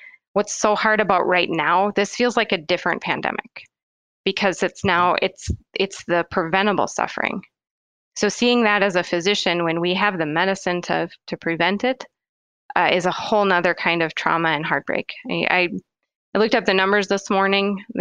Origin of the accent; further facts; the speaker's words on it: United States; But when I frame my thinking as an American, I think there's some pivotal things that, you know, were well before my time.